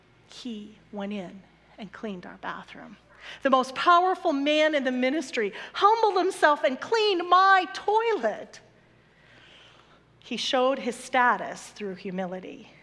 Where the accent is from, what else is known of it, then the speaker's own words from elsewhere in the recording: Iowa, United States; he lived in my home state of Iowa.